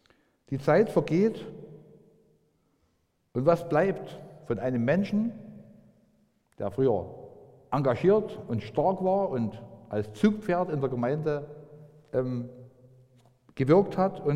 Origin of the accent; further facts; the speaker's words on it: Raschau, Saxony, Germany; born there; Ich war vorgestern mit meiner Tochter in meinem Geburtsort Raschau.